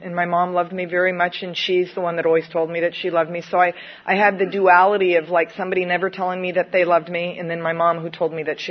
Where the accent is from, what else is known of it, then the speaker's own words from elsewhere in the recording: San Diego, California, United States; also born or lived in Claremont; I was born and raised in San Diego. I really love this area. Born at Balboa Naval Hospital, cost $7.49.